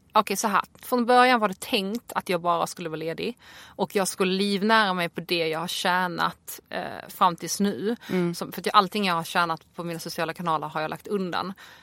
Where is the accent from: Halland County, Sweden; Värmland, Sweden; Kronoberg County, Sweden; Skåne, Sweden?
Skåne, Sweden; also born or lived in Poland; now in Stockholm, Sweden; Jag är 31, från Skåne, född i Polen, bor i Stockholm